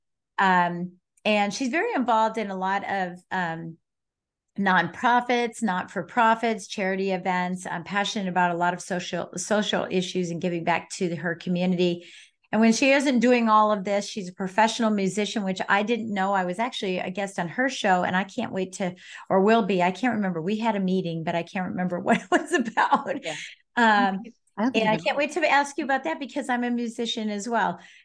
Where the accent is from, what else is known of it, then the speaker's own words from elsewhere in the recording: Virginia, United States; Well, and I'm from Virginia, and we're all East Coasters